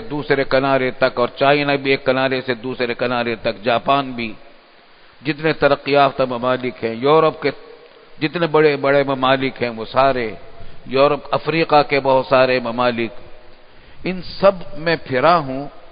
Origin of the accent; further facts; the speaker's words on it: India; now in Pakistan; ہم نے اس کے لیے نعرے لگائے تھے ہندوستان میں بچپن میں، لے کے رہیں گے پاکستان